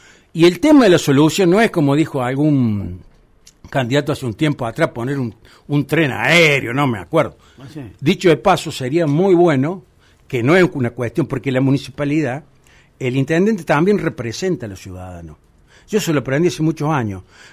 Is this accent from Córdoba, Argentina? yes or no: yes; Villa María, Córdoba, Argentina; soy ciudadano de Villa María, soy hincha Belgrano, de Racing